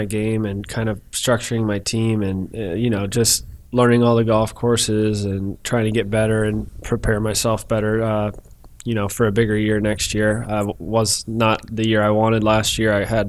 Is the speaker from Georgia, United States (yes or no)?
yes; Kennesaw, Georgia, United States; now in Alpharetta, United States; No, I grew up in Kennesaw. So I went to Harrison High School.